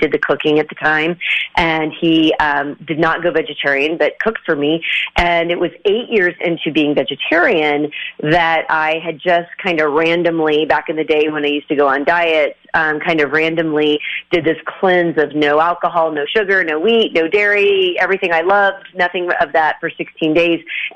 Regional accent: Midwest, United States; I'm from the Midwest in the United States.

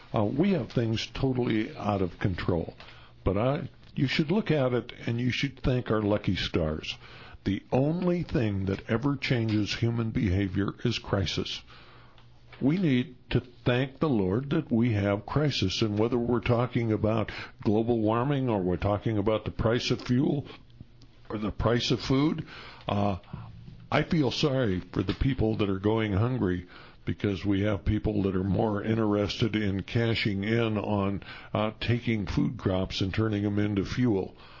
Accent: Montana, United States; You know, I was raised in Montana, and when I was a kid, we had hundreds of thousands of magpies.

